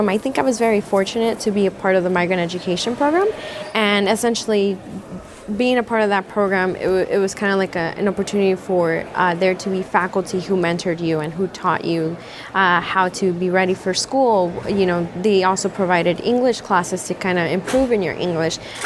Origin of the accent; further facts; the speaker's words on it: Homestead, Florida, United States; born there; I was born in Homestead, Florida. Mm-hmm. I was born in December 31st, 1994.